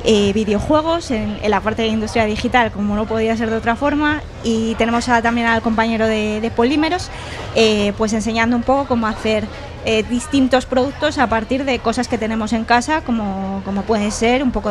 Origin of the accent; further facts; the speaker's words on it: León, Castile and León, Spain; now in A Coruña, Spain; yo vine hace 5 años por trabajo. Trabajaba por una empresa de aquí de Coruña, pero trabajaba en la delegación de León, de donde soy.